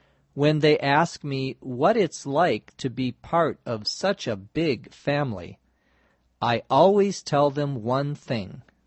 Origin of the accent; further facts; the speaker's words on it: St. Paul, Minnesota, United States; I visit my hometown, which is St. Paul, Minnesota, by the way, about once a year.